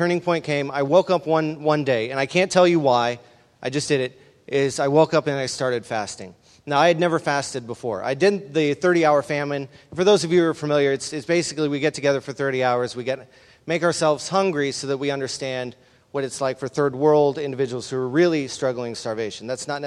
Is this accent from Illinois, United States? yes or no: no; Virginia Beach, Virginia, United States; I grew up around Virginia Beach, not too far away from Virginia Beach, Virginia. I lost my accent a long time ago, but I'm a beach bum.